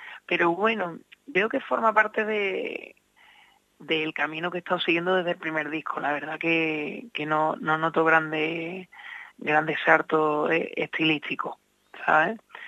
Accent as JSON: {"language": "Spanish", "town": "San Fernando", "region": "Andalusia", "country": "Spain", "said": "yo soy de San Fernando también, igual que él, de la isla."}